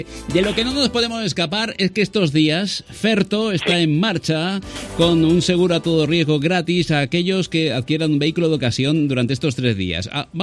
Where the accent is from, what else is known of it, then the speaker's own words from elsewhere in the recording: Valencian Community, Spain; Somos, y los valencianos, atención, somos muy contestones.